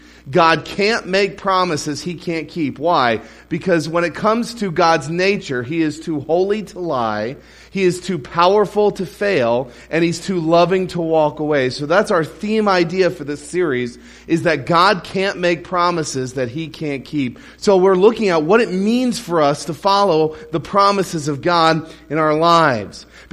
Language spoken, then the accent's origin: English; Maryland, United States; Jousting, and I'm from Maryland, so jousting is the state sport of Maryland.